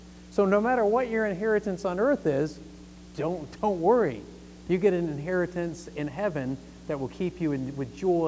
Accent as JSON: {"language": "English", "region": "Northeast", "country": "United States", "tie": "born or raised there", "said": "I grew up in the Northeast where my parents were from Maine. I ate a lot of lobster growing up."}